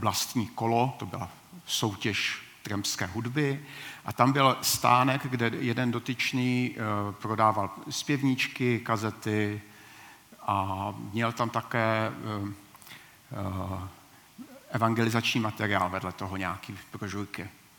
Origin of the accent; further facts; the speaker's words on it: Zlín, Zlín Region, Czechia; A uvěřil jsem u baptistů, su ze Zlína